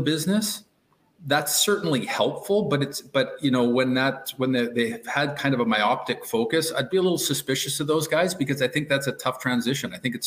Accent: Alberta, Canada; also born or lived in Saskatchewan; So, you know, I was born in Saskatchewan, raised in Alberta.

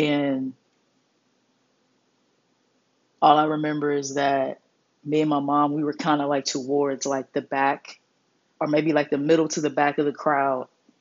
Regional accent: New Roads, Louisiana, United States; also born or lived in New Orleans; I was born in New Orleans, Louisiana. I'm originally from Louisiana. However, I'm not, from New Orleans. I believe I moved to New Rose, Louisiana, probably around, I don't know, maybe five, six, maybe younger, give or take a year or two.

